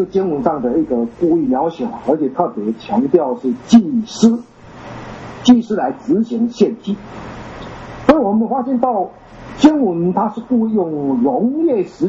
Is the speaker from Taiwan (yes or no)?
no; China; 这种闰华跟我们中国人的闰华很类似